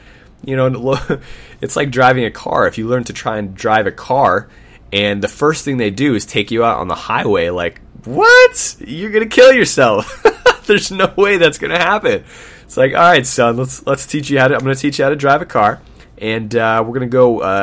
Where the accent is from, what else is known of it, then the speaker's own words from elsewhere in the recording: Boston, Massachusetts, United States; now in Sacramento, United States; I'm in Sacramento. I'm originally from Boston.